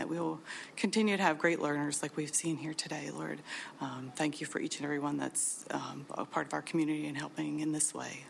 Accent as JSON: {"language": "English", "town": "New Holland", "region": "Pennsylvania", "country": "United States", "said": "and I'm from New Holland"}